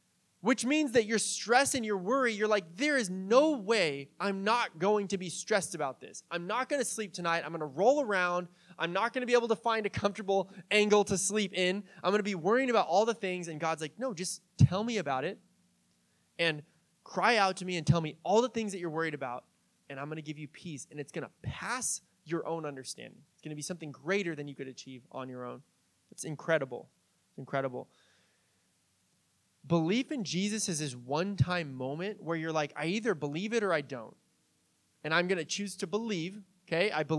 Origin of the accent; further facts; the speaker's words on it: San Diego, California, United States; When I got a job back in the day in San Diego. I'm from San Diego